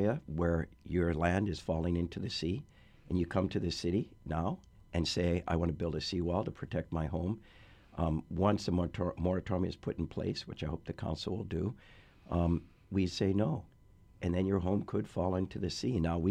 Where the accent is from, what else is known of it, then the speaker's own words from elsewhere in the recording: Hilo, Hawaii, United States; I remember when I grew up in Hilo, but when I moved over here for my job, I could walk the Lanikai beach all the way down to the point